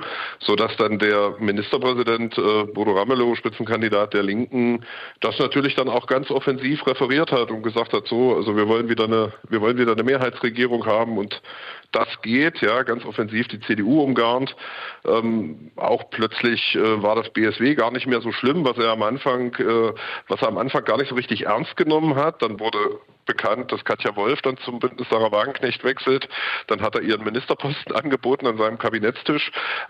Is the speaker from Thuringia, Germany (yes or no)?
yes; Thuringia, Germany; über die Zukunft meiner Heimat entscheide ich als Thüringer schon selber